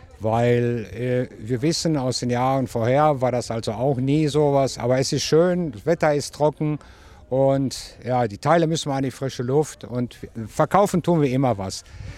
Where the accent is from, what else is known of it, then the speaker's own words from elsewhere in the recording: Bochum, North Rhine-Westphalia, Germany; wir kommen aus Bochum.